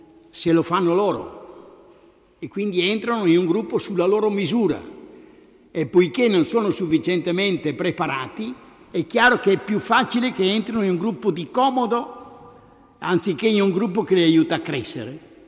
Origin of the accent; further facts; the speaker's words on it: Verona, Veneto, Italy; Io vengo da Verona, per cui mio papà erano 12 fratelli, contadini, e quindi lì c'era l'azienda